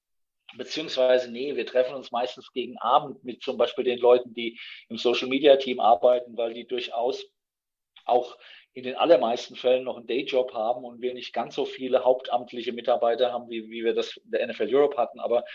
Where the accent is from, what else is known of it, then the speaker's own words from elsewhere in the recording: Frankfurt, Hesse, Germany; Und ich bin ja aus Frankfurt.